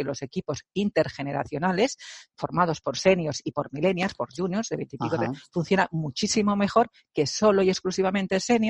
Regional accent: Catalonia, Spain; Aquí en el Penedès, que es mi tierra es el Penedès, cerca de Barcelona

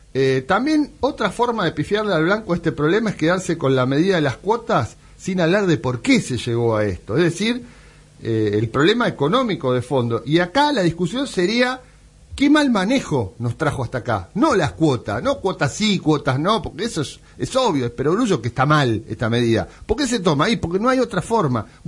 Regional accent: Argentina; somos grandes los argentinos

